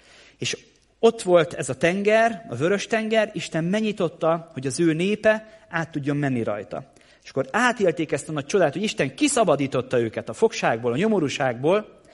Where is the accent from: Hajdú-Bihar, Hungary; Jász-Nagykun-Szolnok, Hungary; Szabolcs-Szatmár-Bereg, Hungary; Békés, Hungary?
Békés, Hungary; Kétegyháza; Én Békés megyei származású vagyok, kétegyházi.